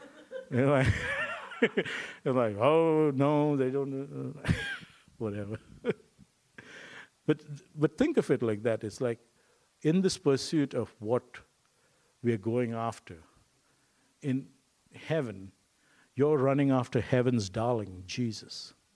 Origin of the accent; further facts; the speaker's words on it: India; Hello, I'm Indian. I need a laptop. I may be the only Indian who doesn't know to code, but it's okay.